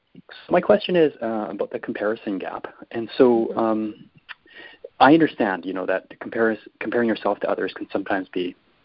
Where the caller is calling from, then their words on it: Canada; I'm calling from Canada.